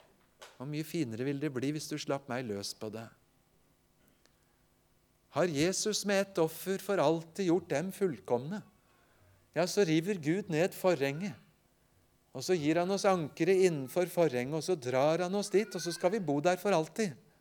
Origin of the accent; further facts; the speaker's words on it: Vestfold, Norway; Hjemme i Vestfold husker jeg godt en stor, flott